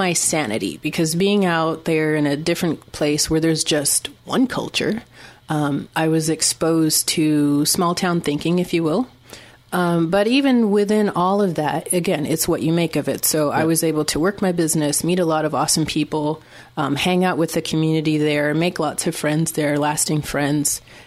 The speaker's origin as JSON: {"language": "English", "region": "Texas", "country": "United States", "tie": "born or raised there", "also_born_or_lived": "Kentucky / Germany", "said": "And I was born in Kentucky, but didn't really know or come to know anything about it. We moved to Texas after I was born. And then we lived in Germany until I was about 13. And then we moved back to Texas."}